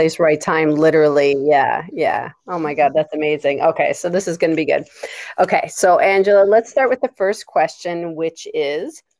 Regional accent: Philadelphia, Pennsylvania, United States; all the way from the States, from, you know, we grew up in right outside of Philadelphia, Pennsylvania.

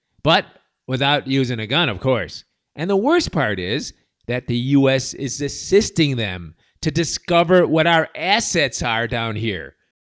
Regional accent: Serbia; She is Colombian, and I'm originally from Serbia.

